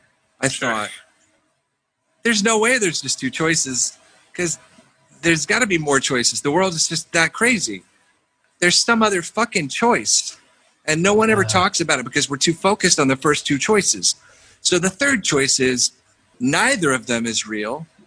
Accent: Texas, United States; also born or lived in Oklahoma City / Houston; I was born in Oklahoma City and raised in Texas. And Dallas and Houston.

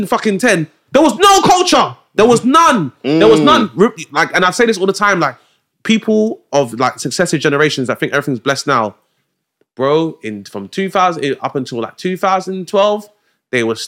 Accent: United Kingdom; Because if we're all British people, we've got British passports.

